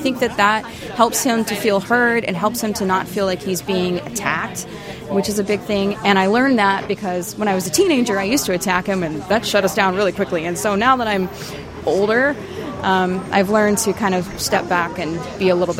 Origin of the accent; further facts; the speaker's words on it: Texas, United States; Well, I'm from Texas, and my family's all from Texas and in Texas